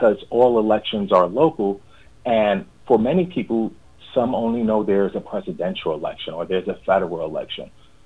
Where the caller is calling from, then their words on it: Maryland, United States; Today I'm calling in from Maryland.